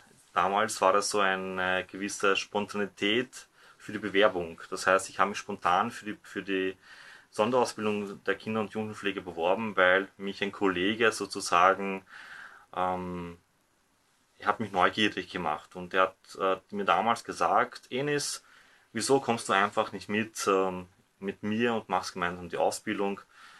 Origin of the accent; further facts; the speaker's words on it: Bosnia & Herzegovina; now in Vienna, Austria; ursprünglich komme ich aus Bosnien und bin ehemaliger Kriegsflüchtling, der nach Österreich gekommen ist.